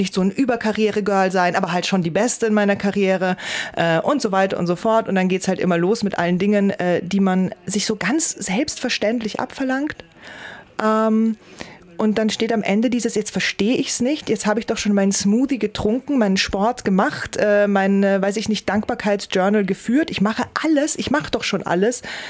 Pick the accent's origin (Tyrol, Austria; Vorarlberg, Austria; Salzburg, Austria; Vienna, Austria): Vienna, Austria; ich weiß, man hört es nicht sehr, aber ich komme aus Wien.